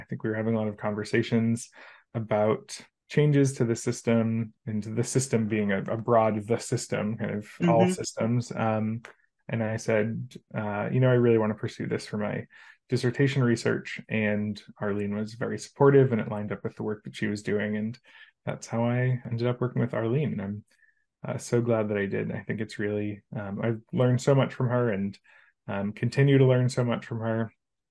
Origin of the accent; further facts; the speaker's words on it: Worcester, Massachusetts, United States; I grew up in Worcester. Grew up going to UMass Memorial as my hospital